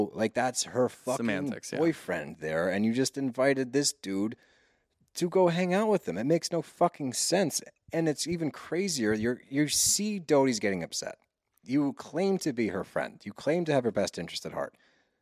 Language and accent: English; Texas, United States; accent: southern; I used to have more of a twang than I do now. It's actually mellowed out.